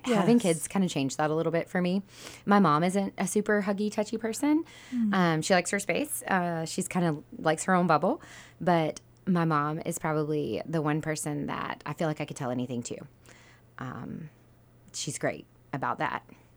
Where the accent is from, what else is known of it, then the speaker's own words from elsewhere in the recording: Savannah, Georgia, United States; I did, yeah. Okay. So I grew up in Savannah.